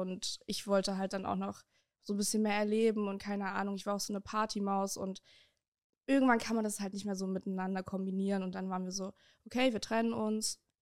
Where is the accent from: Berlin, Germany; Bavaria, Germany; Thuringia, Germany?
Thuringia, Germany; Gera; Also ich komme ursprünglich aus Gera. Okay, ich komme gar nicht aus Erfurt. Ich habe in Erfurt nur gewohnt, weil ich dort studiert habe.